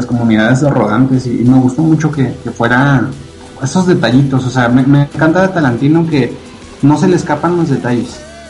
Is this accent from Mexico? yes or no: yes; Chihuahua, Mexico; nosotros somos de Chihuahua y la tenemos aquí a boca de jarro y además es local, pero a la vez es universal